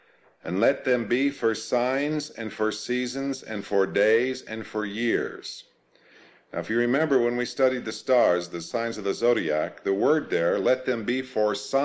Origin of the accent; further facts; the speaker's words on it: Arizona, United States; On the desert, where I grew up in Arizona, when the sun set, in less than 3 minutes, it was dark.